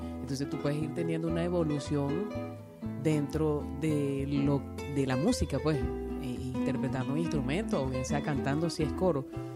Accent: Caracas, Capital District, Venezuela; born there; Nací en Caracas y en este maravilloso país que se llama Venezuela.

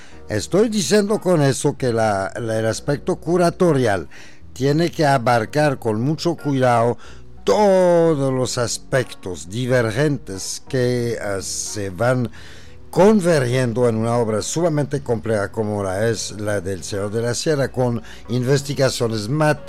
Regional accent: France; Spanish is a second language; moved away as an adult; now in Venezuela; disculpe si no me entienden muy bien, soy francés, pero a pesar de ser francés, adoro a Venezuela y estoy aquí desde 1977 y no me voy.

